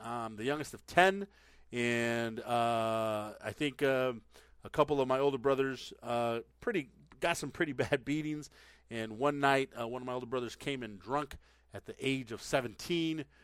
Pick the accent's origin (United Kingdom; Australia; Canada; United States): United States; Texas; I grew up in Texas. I'm a kid who grew up in tough part of the neighborhood.